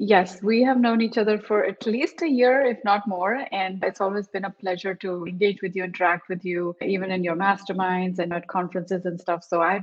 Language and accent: English; India; born there; I was born in India, as you can tell from my accent, and I have lived and worked in many countries.